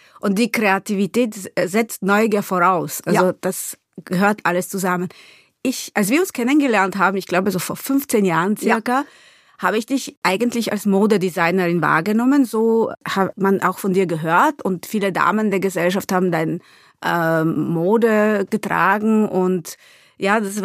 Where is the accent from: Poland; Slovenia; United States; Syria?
Poland; now in Austria; Ich finde, das ist fast ein bisschen eine nationale Sache, weil zum Beispiel bei uns in Polen ist dieser Schuh, also was man trägt und wie man trägt, irgendwie ganz präsent. Also in Österreich habe ich das jetzt nicht so wahrgenommen